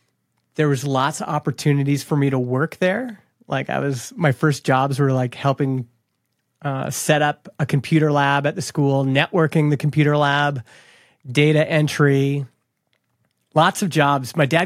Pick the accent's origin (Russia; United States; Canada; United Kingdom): Canada; I grew up in Canada